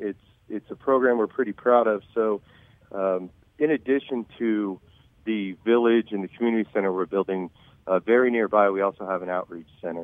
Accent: Kansas City, Missouri, United States; We're all from Kansas City, and we wanted to try to take care of our local community.

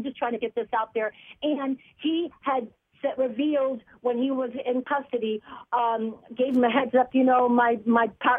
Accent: Chicago, Illinois, United States; My father's from the Bronx via New York, via Italy. My mother's from Pennsylvania, and I'm from Chicago. You know, Catholic, Mormon, and I'm a Buddhist.

